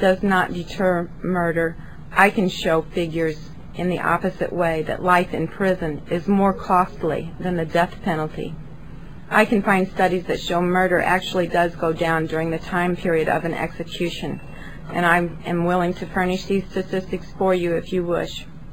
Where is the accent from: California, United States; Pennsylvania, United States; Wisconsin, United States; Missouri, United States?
Missouri, United States; I am from the Show Me State, and I need to be shown why Missouri needs to follow suit with a moratorium when we have no cases.